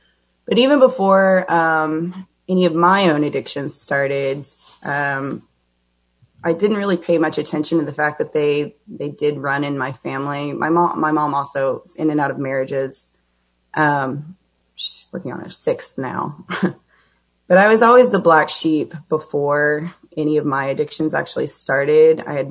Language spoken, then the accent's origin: English; Garland, Texas, United States; I was born in Plano, Texas, and I was raised in North Garland. Sort of the North Garland, Richardson, Plano-esque sort of area.